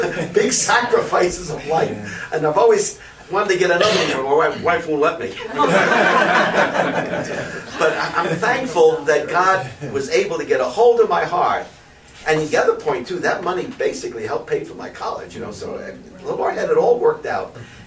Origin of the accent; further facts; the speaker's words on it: Brooklyn, New York, United States; accent: Brooklyn; now in New Jersey, United States; I'm sure that my accent would still be more Brooklyn than what it is. It's New Jersey now.